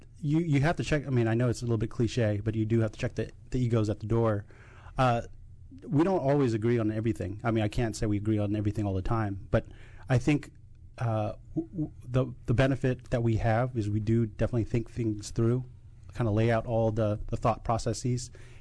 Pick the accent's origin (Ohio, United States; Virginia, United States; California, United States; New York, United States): Virginia, United States; Vienna; Born and raised in Northern Virginia, so it was in Vienna that I was doing this.